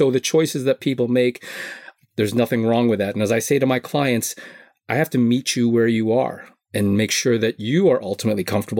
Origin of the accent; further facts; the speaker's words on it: New York, United States; I grew up in New York. This is not new to me.